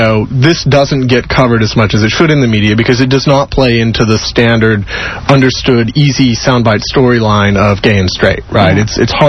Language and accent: English; Seattle, Washington, United States; now in Houston, United States; so I'm a transplant. I'm originally from Seattle, for those of you who don't know me.